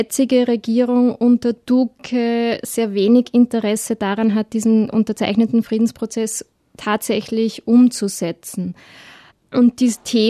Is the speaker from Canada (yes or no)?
no; Austria; Ich bin in Österreich aufgewachsen.